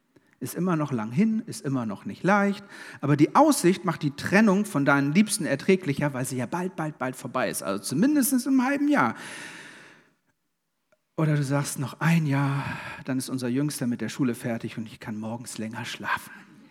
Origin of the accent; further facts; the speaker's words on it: Kiel, Schleswig-Holstein, Germany; ich komme aus Kiel. In Kiel ist Kieler Woche.